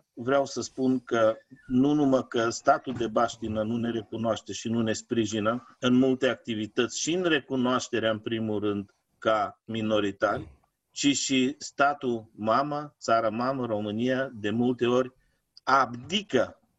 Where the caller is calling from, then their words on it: Bulgaria; vă salut călduros de aici din Bulgaria. Tot un loc românesc, dar din păcate a făcut parte dintr-un alt stat, care este statul nostru de baștină actual și suntem și noi aici tot români